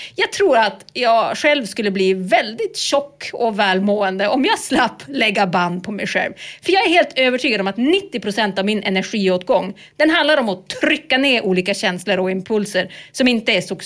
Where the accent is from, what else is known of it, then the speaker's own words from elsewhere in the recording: Lycksele, Västerbotten County, Sweden; Lycksele, mina hemtrakter